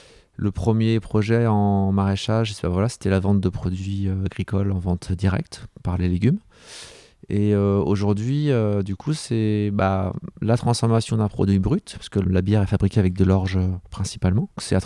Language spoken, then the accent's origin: French; Saint-Georges-Buttavent, Pays de la Loire, France; je suis natif de Mayenne. Mes origines sont de Saint-Georges-Butavant, mes parents étaient donc agriculteurs ici sur place. J'ai 39 ans